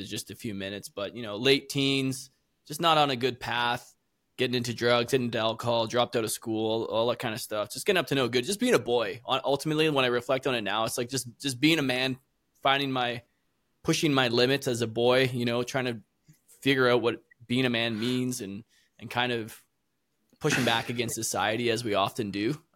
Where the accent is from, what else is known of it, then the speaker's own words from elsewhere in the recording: Canada; I'm originally from Canada